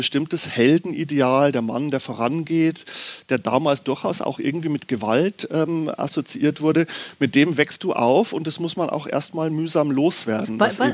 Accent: Bavaria, Germany; Ich bin nicht in Würzburg geboren, sondern ich habe in Würzburg studiert. So. Ich bin aufgewachsen im Bayerischen Wald, östlich von Regensburg, in einem kleinen Ort.

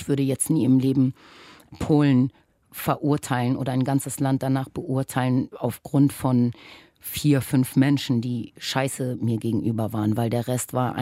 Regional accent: Germany; also born or lived in Caribbean; Also ich bin ja in der Karibik geboren, mein Vater ist daher und meine Mutter ist Polin. Und dann bin ich in Deutschland aufgewachsen.

